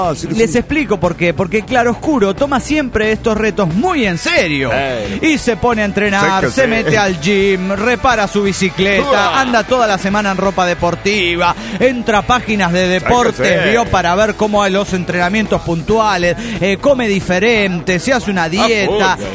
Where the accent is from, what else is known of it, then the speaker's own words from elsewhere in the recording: Monterrey, Nuevo León, Mexico; de Monterrey, Nuevo León, México.